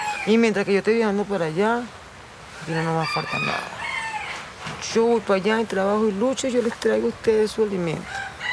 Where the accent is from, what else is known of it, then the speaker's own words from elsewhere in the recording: Venezuela; Al final somos venezolanos los dos